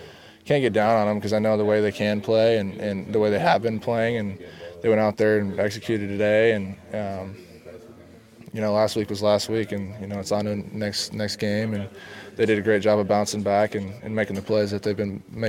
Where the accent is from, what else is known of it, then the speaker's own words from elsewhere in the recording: Lake Stevens, Washington, United States; So anytime I see some Lake Stevens people out here, I'll try to give them some love